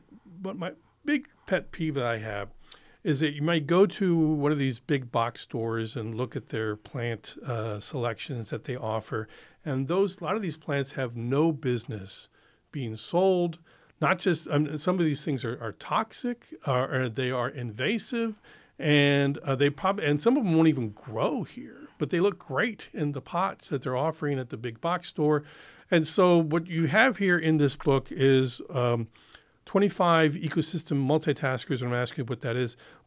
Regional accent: San Antonio, Texas, United States; And I would see them when I was a kid growing up in San Antonio as well.

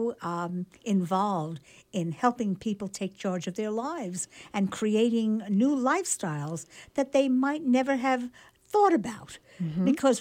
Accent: New York City, New York, United States; I say that because I grew up in New York City. We didn't have any place to plant

